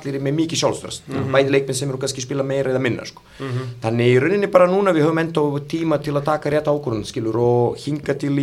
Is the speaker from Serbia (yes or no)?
yes; Kruševac, Rasina District, Serbia; Icelandic is a second language; now in Iceland; Borg heitur Krúsevats, þetta er svona bara borg svipa eins og reykja svona 110-120 manna borg svona söður 200 km frá Belgrad sko.